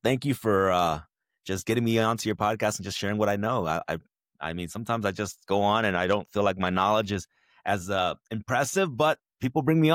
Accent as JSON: {"language": "English", "town": "Oakland", "region": "California", "country": "United States", "tie": "born or raised there", "said": "I grew up in Oakland, California, where things were a little bit more on the rough side."}